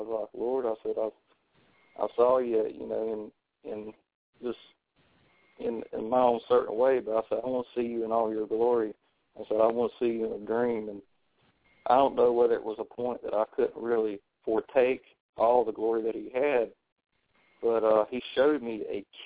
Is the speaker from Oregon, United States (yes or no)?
no; North Carolina, United States; I'm a southern boy. I'm from North Carolina, and I'm a fisherman, and I like to do the southern stuff.